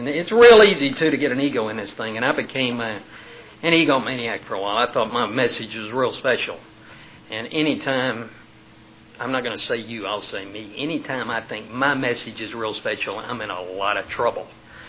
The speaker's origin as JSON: {"language": "English", "town": "Atlanta", "region": "Georgia", "country": "United States", "tie": "born there", "said": "Let's see, I was born in Atlanta, Georgia."}